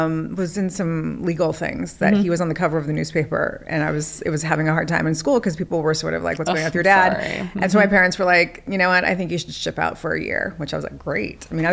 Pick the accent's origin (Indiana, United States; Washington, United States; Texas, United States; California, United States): California, United States; Montecito; I grew up in Montecito before it was like, you know, Spielberg and Oprah land and everybody, you know, famous lived there from Los Angeles as like their beautiful weekend place, which it is.